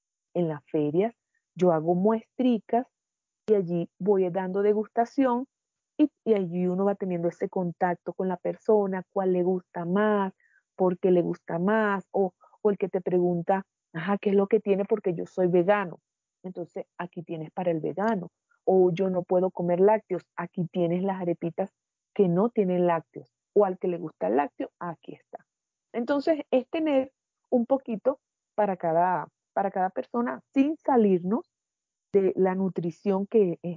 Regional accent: Venezuela; now in Colombia; acuérdate que yo soy venezolana, pero yo tengo un público que es colombiano.

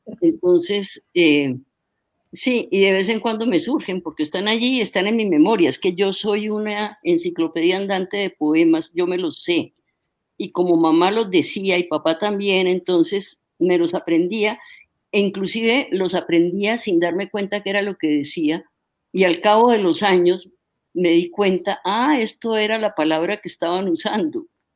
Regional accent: Cali, Valle del Cauca, Colombia; como le quiero hacer un homenaje a mi ciudad natal, ¿no? Uh-huh, este es un poema que es Cali.

